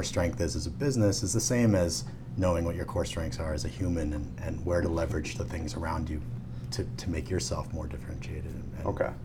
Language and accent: English; Tokyo, Japan; Because I grew up in Tokyo, even though I studied at the American School in Japan, and more or less grew up as an expatriate